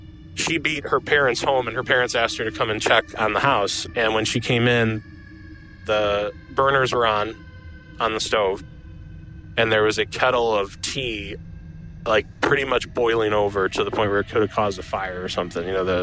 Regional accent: Chicago, Illinois, United States; I'm from Chicago, Illinois.

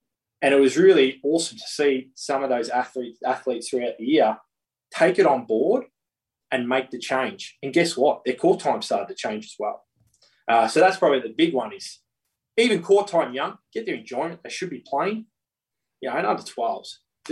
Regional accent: Australia; I'm Australian and I'm your captain.

